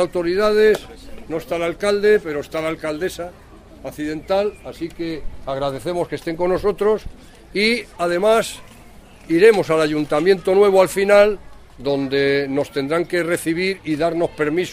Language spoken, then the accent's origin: Spanish; Cantabria, Spain; la zona occidental de Cantabria, de donde yo soy, en Cabezón de la Sal, Casar de Periedo, Torre la Vega